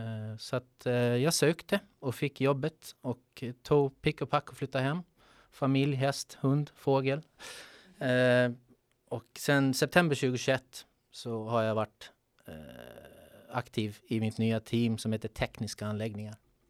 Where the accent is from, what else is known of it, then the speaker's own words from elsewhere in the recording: Gotland, Sweden; Jag är en gotlänning